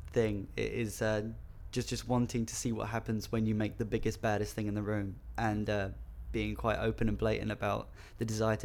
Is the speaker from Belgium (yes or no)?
no; Newham, London, United Kingdom; also born or lived in Wharton-on-; I was born in Newham in East London.